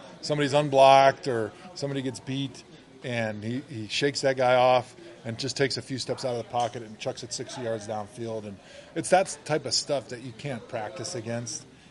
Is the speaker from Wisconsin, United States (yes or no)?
yes; Wisconsin, United States; Because I remember growing up in Wisconsin